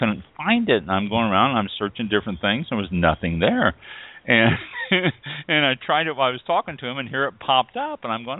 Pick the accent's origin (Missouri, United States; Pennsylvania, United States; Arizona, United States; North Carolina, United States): Missouri, United States; Kansas City; I grew up in Kansas City, Missouri, and I know scary and tornadoes.